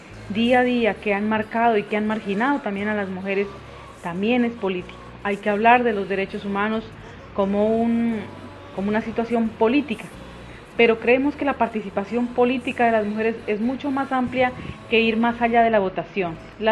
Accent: Nariño, Colombia; vengo del departamento de Nariño. Soy una mujer campesina, me siento orgullosa de serlo.

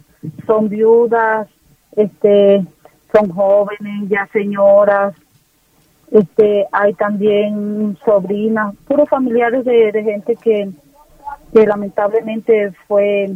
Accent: El Molino, La Guajira, Colombia; En este momento estoy ya en mi pueblo natal, el Molino Guajira.

